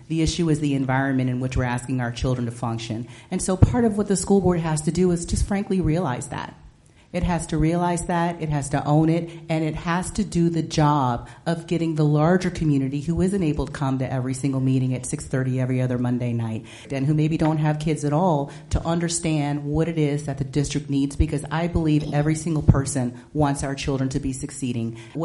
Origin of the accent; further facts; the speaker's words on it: Houston, Texas, United States; I grew up as a black woman in the South. I grew up in Houston, Texas. I grew up in poverty.